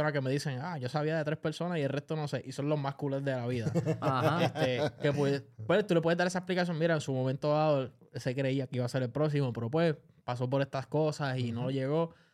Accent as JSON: {"language": "Spanish", "country": "Puerto Rico", "said": "como todo puertorriqueño"}